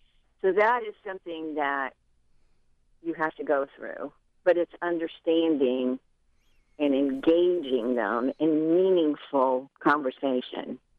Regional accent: Cuba; My mother, we're from Cuba, so she spoke English and Spanish.

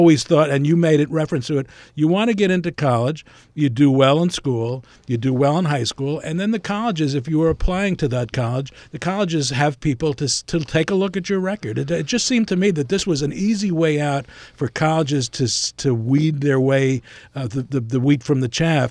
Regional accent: New York City, New York, United States; particularly growing up in New York City, when you wanted to get into a city school because the tuition was free

